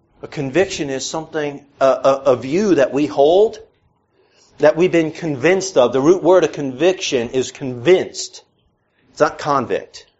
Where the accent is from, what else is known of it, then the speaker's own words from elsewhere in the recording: New York, United States; I'm just a wise guy sometimes. I'm from New York. We get wise sometimes.